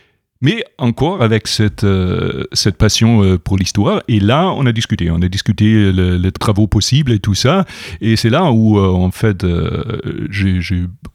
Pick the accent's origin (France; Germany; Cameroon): Germany; Je suis né en Allemagne de l'Est